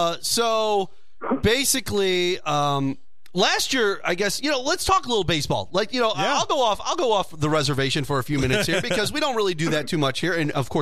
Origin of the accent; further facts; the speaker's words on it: St. Louis, Missouri, United States; even though I'm from St. Louis, born and raised here my whole life in North County.